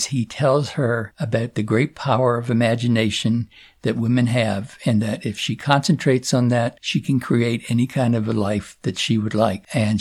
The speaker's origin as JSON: {"language": "English", "region": "Virginia", "country": "United States", "tie": "born there", "lives_now": "Washington, D.C., United States", "said": "I was born in southeastern Virginia, went to university in Richmond, Virginia, lived most of my adult life in the Washington, D.C. area, within a block of the White House."}